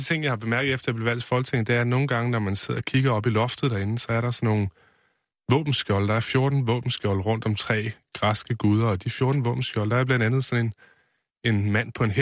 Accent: West Jutland, Denmark; Jeg er jo ikke fra Sønderjylland, jeg kommer fra Vestjylland, og der har vi jo altid hørt til Danmark.

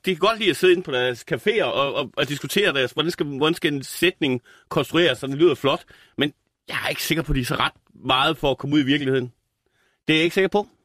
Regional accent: Fredericia, Region of Southern Denmark, Denmark; jeg er født i Fredericia. Jeg er vokset op i en forstad, der hedder Ertøs, som er sådan en villakvarter, som er til jo næsten alle provinsbyer.

